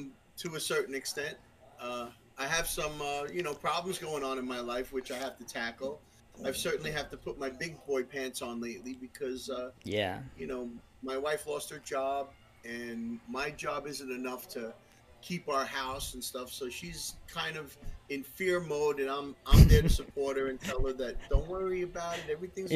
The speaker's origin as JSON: {"language": "English", "town": "Brooklyn", "region": "New York", "country": "United States", "tie": "born or raised there", "accent": "Brooklyn", "said": "Yeah, Brooklyn, New York. That's pretty much where I was born and raised for the first 12 years of my life, and then we moved upstate New York"}